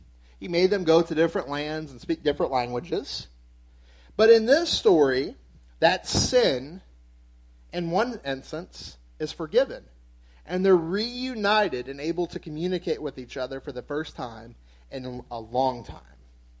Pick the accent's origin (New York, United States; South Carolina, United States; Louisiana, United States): Louisiana, United States; also born or lived in Florida; now in Maryland, United States; I am not from Maryland. Everyone that goes to church here knows I'm not from Maryland, right? I am from Louisiana, and then we moved to Florida.